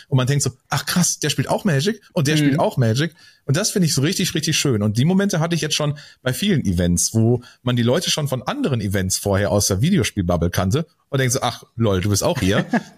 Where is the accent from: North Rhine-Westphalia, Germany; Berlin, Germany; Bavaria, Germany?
North Rhine-Westphalia, Germany; ich komme aus dem Ruhrgebiet